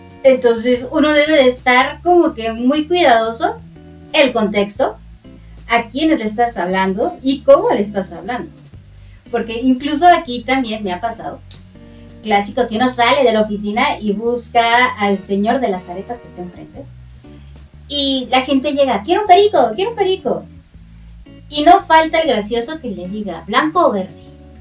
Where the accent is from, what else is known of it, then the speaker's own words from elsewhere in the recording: Mexico; Como se habrán dado cuenta, soy mexicana